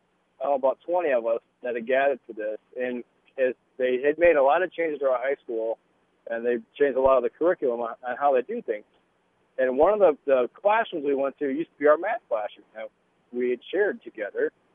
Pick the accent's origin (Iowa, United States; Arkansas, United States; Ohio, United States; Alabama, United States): Iowa, United States; Evansdale; Now, we grew up in Evansdale, Iowa, which is right outside of Waterloo.